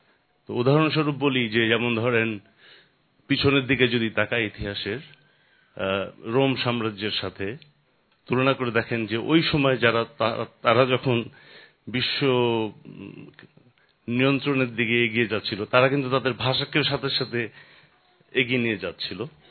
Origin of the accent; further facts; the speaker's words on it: Bangladesh; তো আমরা বাংলাদেশি, বিশেষ করে আমি এবং আমার মতন যারা আমরা মনে করি যে বাংলাদেশ 2050 না হলে 2070 সালে যে হয়তো বিশ্ব শক্তিতে পরিণত হতে পারে